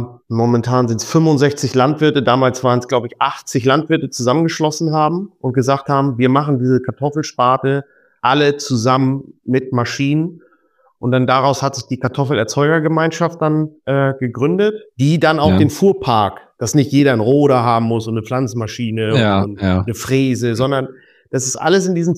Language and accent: German; Ebsdorf, Lower Saxony, Germany; Ich komme aus dem Herzen der Lüneburger Heide in Ebsdorf.